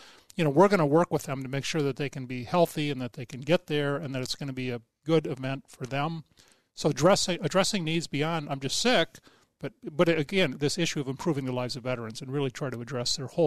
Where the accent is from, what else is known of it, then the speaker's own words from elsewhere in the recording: Minnesota, United States; I'm from Minnesota. I'm a veteran.